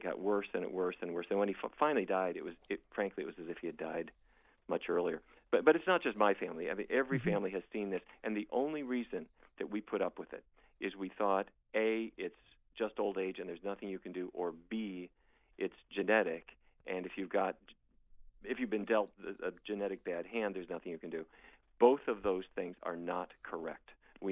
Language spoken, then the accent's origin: English; Fargo, North Dakota, United States; I grew up in Fargo, North Dakota, and my diet was largely influenced by the fact that my family was in the cattle business for many, many, many generations.